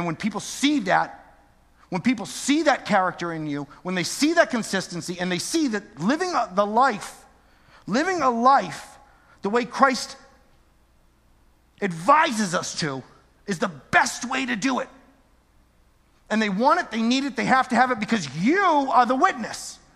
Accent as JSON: {"language": "English", "region": "New England", "country": "United States", "said": "I'm from New England."}